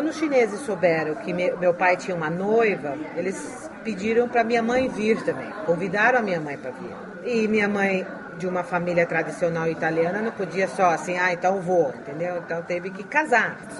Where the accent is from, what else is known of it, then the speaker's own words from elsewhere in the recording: Jundiaí, São Paulo, Brazil; born there; Eu nasci no Brasil. Nasci em Jundiaí, São Paulo.